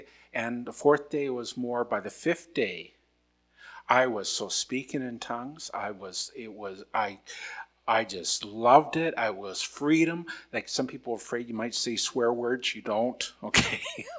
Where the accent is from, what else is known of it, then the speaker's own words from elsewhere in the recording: Armstrong, British Columbia, Canada; I grew up in Armstrong, B.C., okay? And my family still lives there.